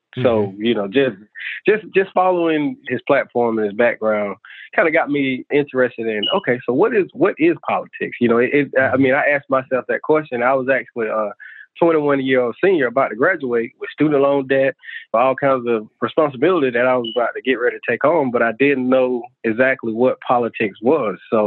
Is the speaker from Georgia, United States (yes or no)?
yes; Georgia, United States; Well, I grew up here in Peach County.